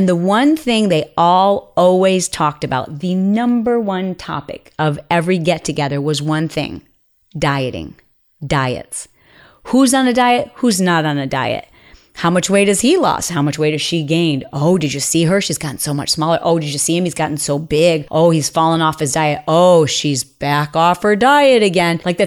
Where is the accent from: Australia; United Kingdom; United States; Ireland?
United States; Midwest; we grew up in the Midwest.